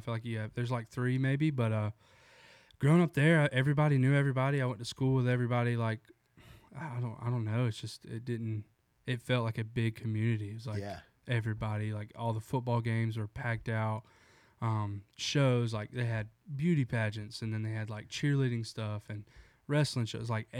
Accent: South Carolina, United States; also born or lived in Georgia; I'm actually, I was born in Georgia, raised in South Carolina.

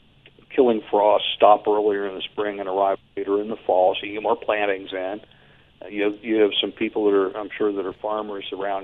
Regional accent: Pittsburgh, Pennsylvania, United States; I'm originally from Pittsburgh.

